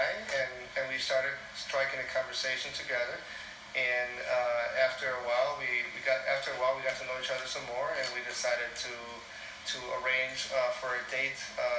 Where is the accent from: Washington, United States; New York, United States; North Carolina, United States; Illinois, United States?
Illinois, United States; Chicago; born there; I was born in Chicago, Illinois. April 20, 1965.